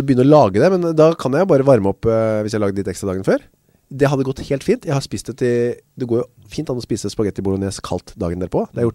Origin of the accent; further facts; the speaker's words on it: Asker, Akershus, Norway; vi hadde jo spaghetti hver fredag hjemme i Asker, da jeg var liten, hver fredag.